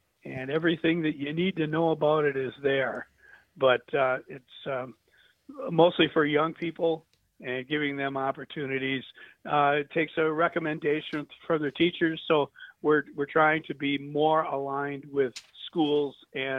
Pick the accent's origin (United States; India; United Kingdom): United States; Green Bay, Wisconsin; I was one of those little kids along the rails and looking through the fences back in the 60s when I grew up in Green Bay.